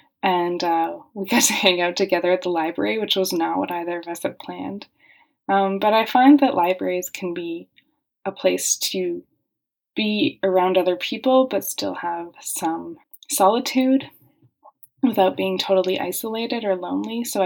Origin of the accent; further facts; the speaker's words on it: Calgary, Alberta, Canada; I grew up going to libraries all the time, whenever I could, whether I was in Calgary where I grew up or in Toronto visiting my family